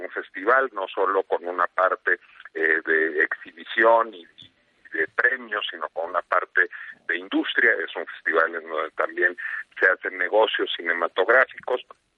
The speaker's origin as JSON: {"language": "Spanish", "country": "Mexico", "said": "como ciudadano mexicano y como ciudadano mexicano que se dedica a la cultura"}